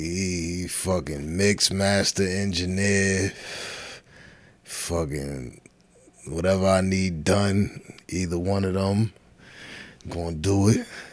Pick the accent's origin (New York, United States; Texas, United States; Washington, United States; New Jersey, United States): New York, United States; Yonkers; also born or lived in Bronx; I was born in the Bronx for them straight Yonkers.